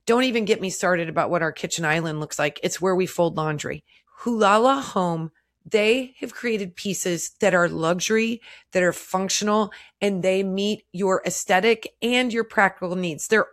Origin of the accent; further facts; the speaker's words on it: Nebraska, United States; we're from Nebraska. And we root for the Chiefs.